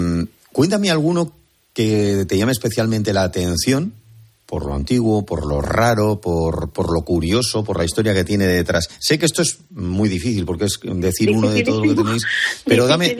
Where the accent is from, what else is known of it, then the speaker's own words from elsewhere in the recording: Bilbao, Basque Country, Spain; en mi tierra, en Bilbao, concretamente en la parte más vieja de Bilbao, en lo que se llama las Siete Calles